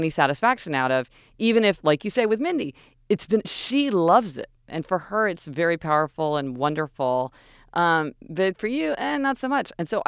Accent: Kansas City, United States; now in Los Angeles, United States; I mean, we're spoiled growing up in Kansas City. You know, everything was close.

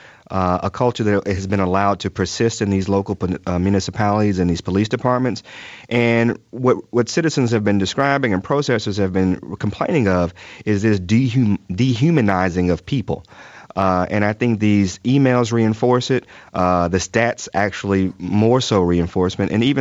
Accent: St. Louis, Missouri, United States; growing up in St. Louis, you quickly learn what towns to drive through, what towns not

